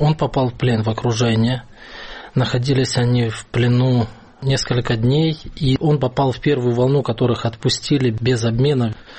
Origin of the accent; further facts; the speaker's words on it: Makiivka, Donetsk Oblast, Ukraine; Я сам родом из Макеевки, Донецкой области. Это зона оккупированная на данный момент. И я отношусь к тем людям, которых коснулась война, потому что в мои институтские годы, это лет 8 назад, наверное, я еще жил в Макеевке.